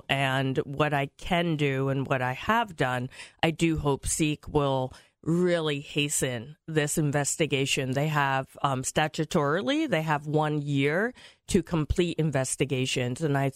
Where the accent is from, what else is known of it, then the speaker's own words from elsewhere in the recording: New Jersey, United States; also born or lived in New York City; now in Connecticut, United States; Long story. I went to college in New York City. I lived in New York for about 20 years. Then I went back to Jersey, like all New Yorkers who want a yard.